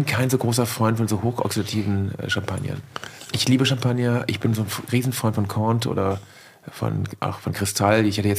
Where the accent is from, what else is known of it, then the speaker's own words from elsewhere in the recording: Germany; Ich bin halber Pole, ich darf das sagen. Mein Großvater wurde von Deutschen, mein Urgroßvater wurde Deutschen weggesperrt. Also von daher erlaube ich mir, dass ich sagen darf, ich bin stolz, dass ich deutscher Winzer bin.